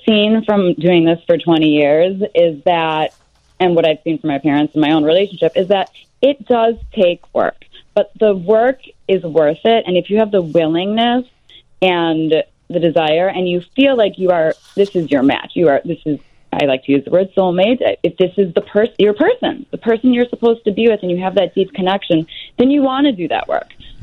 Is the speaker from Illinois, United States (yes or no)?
yes; Glencoe, Illinois, United States; now in Los Angeles, United States; So I grew up in Glencoe.